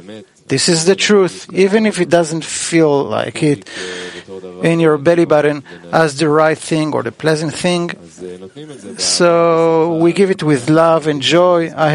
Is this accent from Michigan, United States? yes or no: no; San Francisco, California, United States; I come from San Francisco. I brought with me my whole family, my wife, three kids.